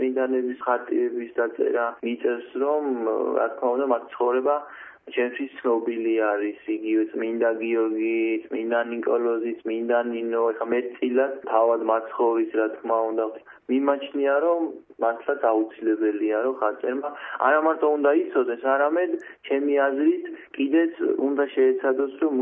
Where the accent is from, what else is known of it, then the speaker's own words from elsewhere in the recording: Khashuri, Shida Kartli, Georgia; მე ქალაქ ხაშურში დავიბადე და სკოლას აქვე დავამთავრე, მეექვსე სკოლა.